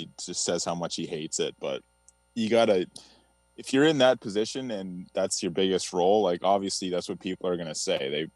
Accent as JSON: {"language": "English", "town": "Kingston", "region": "Ontario", "country": "Canada", "said": "Yeah, I'm from Kingston."}